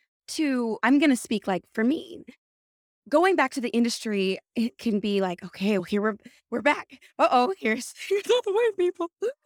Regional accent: California, United States; That's real. I'm from California, so I get it.

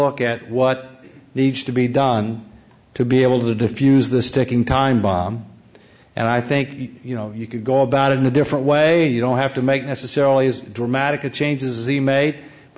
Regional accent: Jefferson County, Alabama, United States; born there; Jefferson County, which is in Alabama, and I was born in Jefferson County, Alabama

